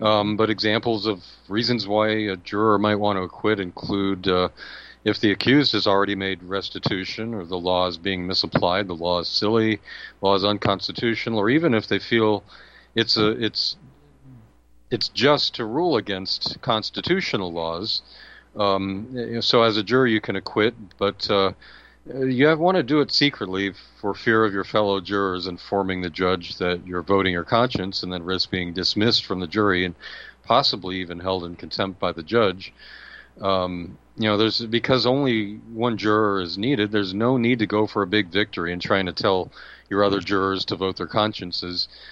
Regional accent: St. Thomas, U.S. Virgin Islands; born there; I was born in St. Thomas, so I'm even deeper south.

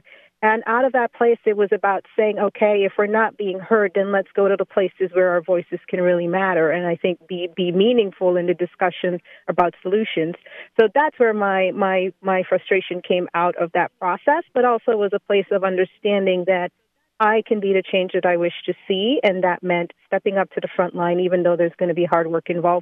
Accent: Guyana; born there; My father was very involved in politics and in the diplomatic community back home where I was born in Guyana, South America.

